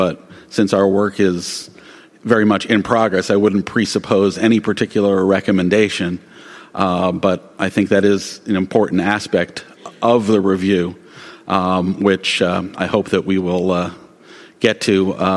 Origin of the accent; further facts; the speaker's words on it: New York, United States; because I'm a New Yorker, and as a New Yorker, I have to speak as quickly as possible.